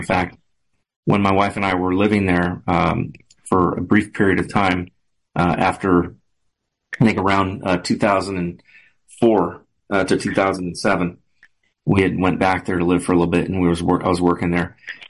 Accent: California, United States; I grew up in California, and which is where my brother still lives, unfortunately.

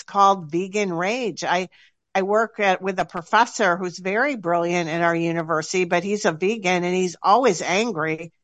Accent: New York, United States; I'm from Western New York, which is very similar growing and the people to Michigan.

